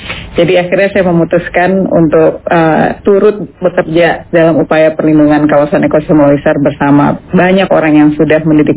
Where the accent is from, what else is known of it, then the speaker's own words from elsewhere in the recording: Aceh, Indonesia; saya adalah orang Aceh, saya lahir dan besar di Aceh, saya pernah bersekolah jauh